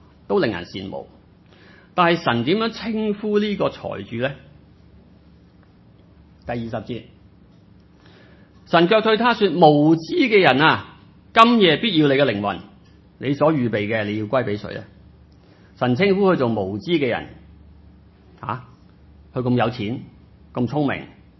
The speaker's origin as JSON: {"language": "Cantonese", "country": "Hong Kong", "said": "特别我们香港人呢，我们成日都吃喝玩乐的嘛"}